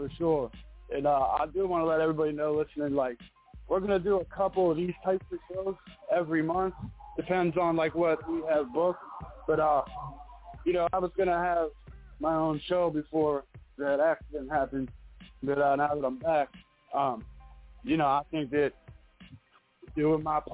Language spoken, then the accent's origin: English; Pittsburgh, Pennsylvania, United States; I'm from Pittsburgh, Pennsylvania. How the fuck do I know